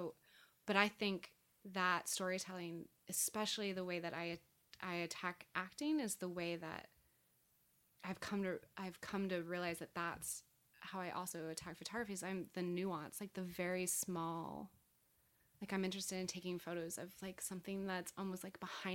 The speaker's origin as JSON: {"language": "English", "region": "California", "country": "United States", "said": "I hadn't seen an autumn in a long time because I came from California."}